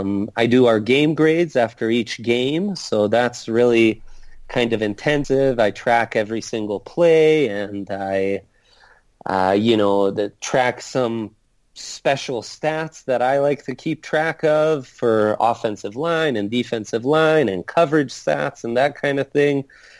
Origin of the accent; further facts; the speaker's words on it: Italy; English is a second language; growing up in Italy myself, I know how hard it is sometimes to follow it